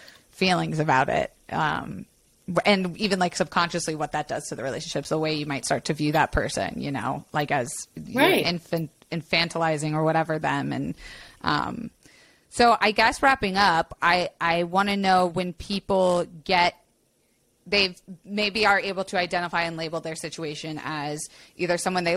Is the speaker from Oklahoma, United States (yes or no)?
no; Florida, United States; I grew up in Florida.